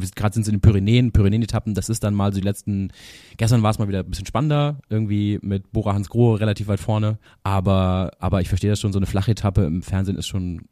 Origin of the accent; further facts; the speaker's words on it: Freiburg im Breisgau, Baden-Württemberg, Germany; ich bin aufgewachsen ja in Freiburg im Breisgau